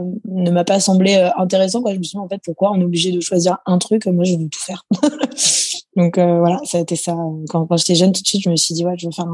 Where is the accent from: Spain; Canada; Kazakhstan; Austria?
Spain; Ibiza, Balearic Islands; J'ai été élevée à Ibiza